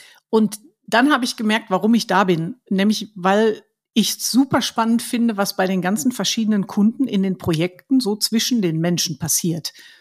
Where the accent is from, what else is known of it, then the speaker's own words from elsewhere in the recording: North Rhine-Westphalia, Germany; Ich bin im Ruhrgebiet aufgewachsen.